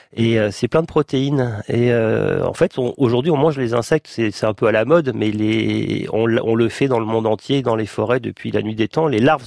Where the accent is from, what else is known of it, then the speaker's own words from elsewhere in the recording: Grand Est, France; Mon enfance dans les Vosges, c'était ça.